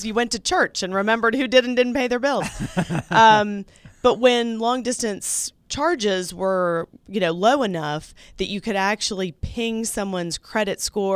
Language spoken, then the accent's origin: English; Atlanta, Georgia, United States; So, you know, I grew up here in Atlanta. I went to Georgia Tech for my undergrad.